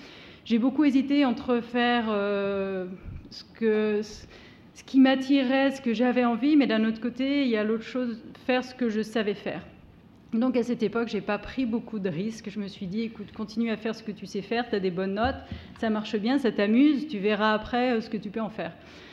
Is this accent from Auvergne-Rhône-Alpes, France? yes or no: yes; Saint-Étienne, Auvergne-Rhône-Alpes, France; now in New York, United States; je suis partie de Saint-Étienne, ma ville natale, et donc arrivée maintenant à New York où je travaille pour Google.